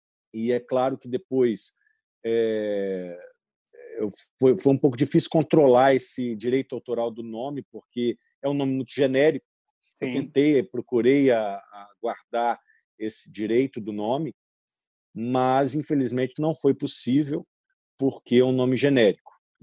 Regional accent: Brazil; now in Paris, France; eu sou brasileiro, eu estou em Paris, eu estou mostrando Paris para os brasileiros.

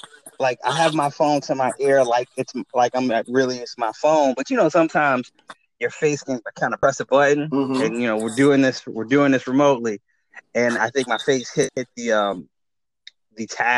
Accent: Harlem, New York, United States; Now, granted, I'm from Harlem, so like all of Brooklyn seems like a foreign planet.

